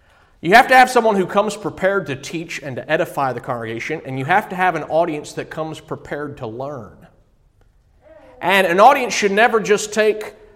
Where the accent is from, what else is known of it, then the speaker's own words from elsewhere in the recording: Georgia, United States; Growing up in the congregation I grew up in Georgia, all the brethren amened all the time.